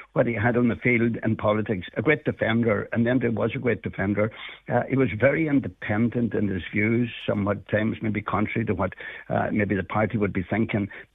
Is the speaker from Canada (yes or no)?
no; Dungloe, Ulster, Ireland; grew up in Dunloe together, and we played football together